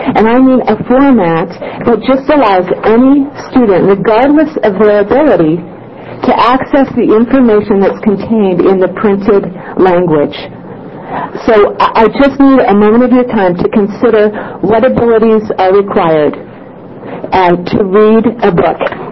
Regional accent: Springfield, Oregon, United States; I am I'm from Springfield, Oregon.

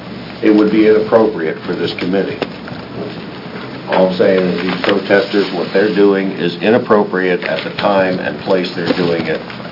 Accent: Mankato, Oregon, United States; I'm from Mankato, Oregon.

